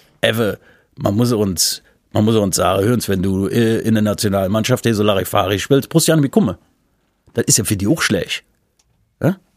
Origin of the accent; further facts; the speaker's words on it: Germany; da sind wir Deutsche